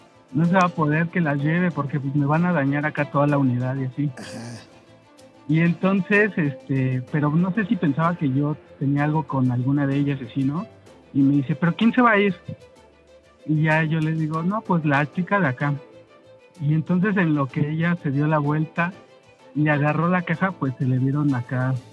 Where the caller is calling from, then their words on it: Polanco, Mexico City, Mexico; De aquí de Polanco.